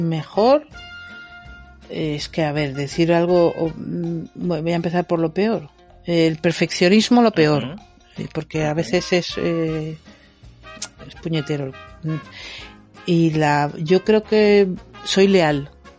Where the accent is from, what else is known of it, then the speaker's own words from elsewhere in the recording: San Cristóbal de La Laguna, Canary Islands, Spain; yo soy de Tenerife, soy de La Laguna